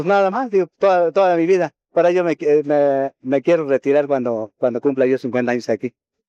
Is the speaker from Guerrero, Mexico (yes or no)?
yes; Guerrero, Mexico; yo soy del estado de Guerrero, pero tengo unos familiares aquí en Morelos que siembran.